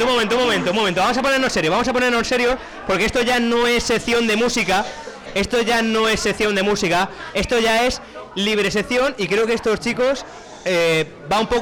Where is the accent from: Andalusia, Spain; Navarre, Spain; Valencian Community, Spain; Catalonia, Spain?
Valencian Community, Spain; Alicante; Y yo decía, bueno, yo soy de Alicante.